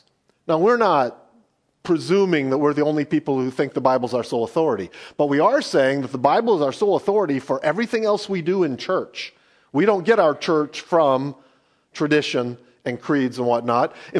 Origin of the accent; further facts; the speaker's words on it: the South, United States; now in Wisconsin, United States; I was born and raised as a Southerner and moved to Wisconsin in 1999, wondering why the Lord would send me to this faraway place.